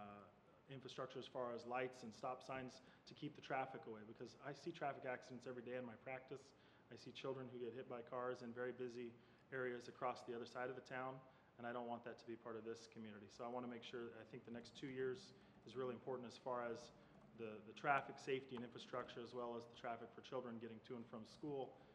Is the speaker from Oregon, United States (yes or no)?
yes; Portland, Oregon, United States; I grew up here in Southeast Portland. I went to Rex Putnam High School, lived there my whole life over in that area.